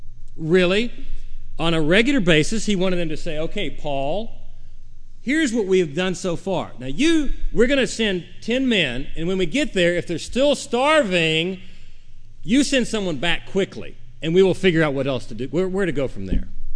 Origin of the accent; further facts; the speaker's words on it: United States; I feel so bad, I'm an American, you know, I have shiny black shoes